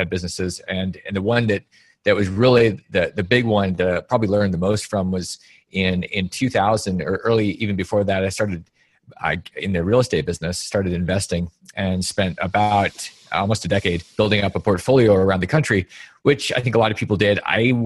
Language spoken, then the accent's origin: English; Alaska, United States; So I've basically been an entrepreneur since I came out of the womb back when I grew up in Alaska